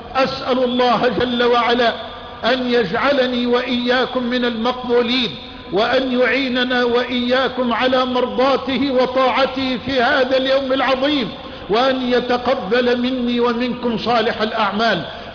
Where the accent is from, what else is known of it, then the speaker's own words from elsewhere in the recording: Egypt; وأسألك يا سيدي أن ترفع عن بلدنا مصر الغلاء والوباء والبلاء